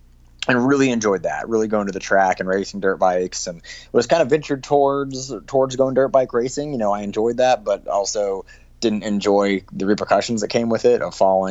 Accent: Park City, Utah, United States; I did. Yeah, technically I grew up in Park City.

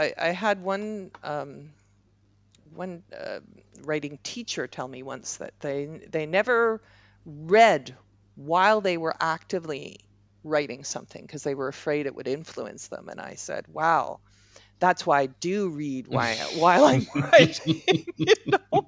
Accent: Toronto, Ontario, Canada; born or raised there

